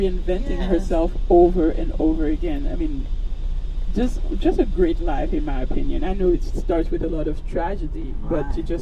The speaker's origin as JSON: {"language": "English", "country": "Haiti", "said": "I'm from Haiti and we have a different culture. You know, I have real big shoulders to stand on and I have a lot of pride being a Haitian and coming here."}